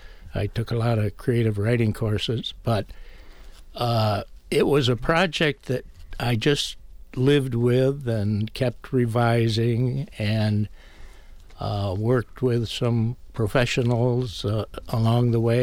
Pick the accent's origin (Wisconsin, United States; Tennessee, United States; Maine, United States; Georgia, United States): Wisconsin, United States; Barron; It's modeled after my hometown of Barron.